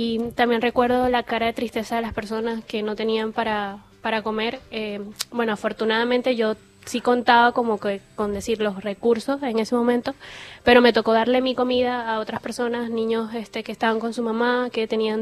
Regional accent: Maturín, Monagas, Venezuela; moved away as an adult; now in Argentina; No, soy de Maturín.

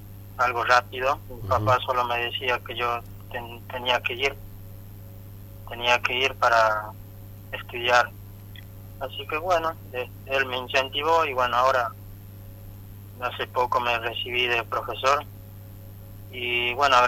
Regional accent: Alto la Sierra, Salta, Argentina; capaz que trabaje en mi pueblo si me llegan a ofrecer horas en Alto la Sierra este año

